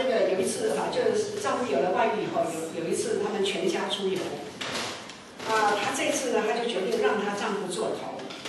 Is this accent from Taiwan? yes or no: yes; Taiwan; 你是哪里人？”那我说我是台湾人。